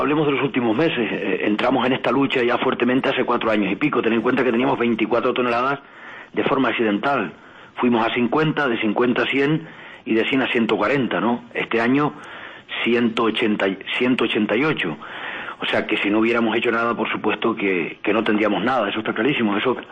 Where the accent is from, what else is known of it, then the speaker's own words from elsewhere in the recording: Canary Islands, Spain; defiendo mi tierra, en este caso que es Canarias